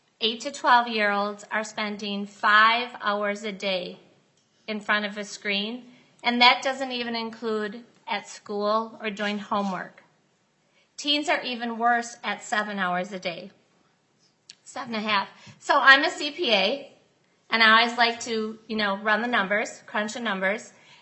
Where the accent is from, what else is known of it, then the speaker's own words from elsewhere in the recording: Chanhassen, Minnesota, United States; I'm from Chanhassen, Minnesota.